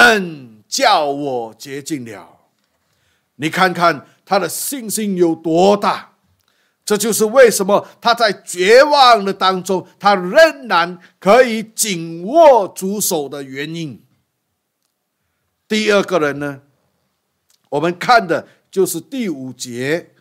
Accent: China; 就像在第二次世界大战一样，我们中国人很讨厌那些日本人一样

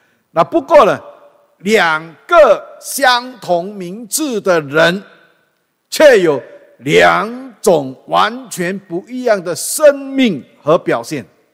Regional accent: Singapore; now in Canada; 那我是新加坡过来的啊，现在我是加拿大公民了

